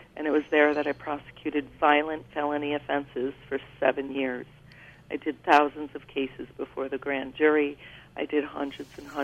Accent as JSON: {"language": "English", "region": "New York", "country": "United States", "tie": "born or raised there", "said": "me being born and raised in Dutchess County, it was natural for me to want to run for this particular seat, because I'm raising my family here."}